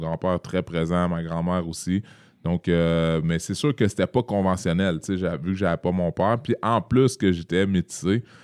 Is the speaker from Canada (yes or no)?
yes; Quebec City, Quebec, Canada; Moi, je suis né à Québec, mais c'est Charlebourg plus. Ouais. Puis après ça, on a déménagé à Beauport. Alors, quand j'avais l'âge de 11 ans environ... Quand je suis né, on habitait plus 47e rue Ouest, là, okay. dans le bas de Charlebourg.